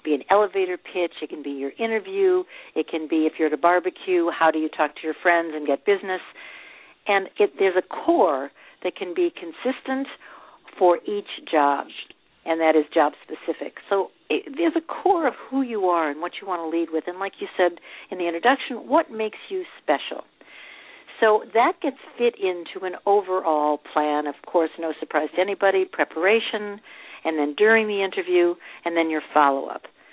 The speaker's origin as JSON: {"language": "English", "region": "Midwest", "country": "United States", "said": "because I'm from the Midwest, and so if I express something, it can come across as self-effacing as opposed to confident."}